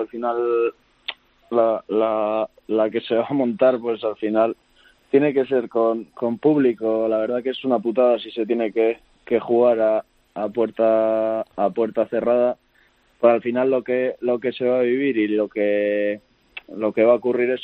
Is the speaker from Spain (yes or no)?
yes; Basque Country, Spain; somos de aquí, del País Vasco